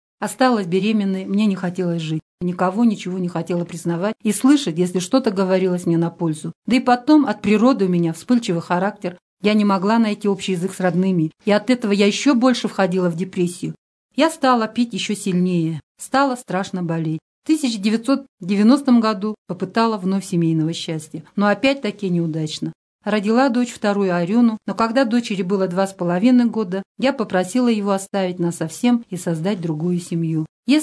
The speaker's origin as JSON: {"language": "Russian", "town": "Kharganata", "country": "Russia", "tie": "born or raised there", "said": "Родилась 22 апреля 1959 года в прекрасной чудесной деревне Харганате Ленгинского района. Закончила Харганатскую среднюю школу, выросла и работала в юности в родной деревне."}